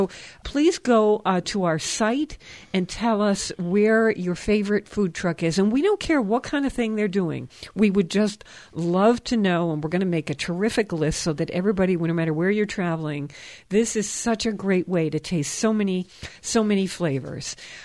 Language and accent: English; Scotland, United Kingdom; I'm Scottish, for instance.